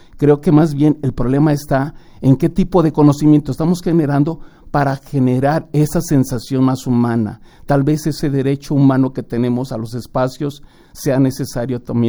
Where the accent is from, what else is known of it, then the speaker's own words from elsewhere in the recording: Mexico; es necesario para poder ir construyendo nuestra identidad como mexicanos.